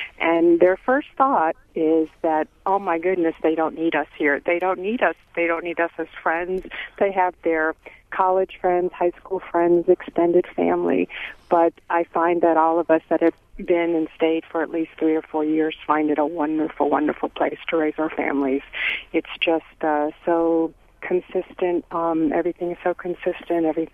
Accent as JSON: {"language": "English", "region": "Florida", "country": "United States", "said": "I'm actually from Florida"}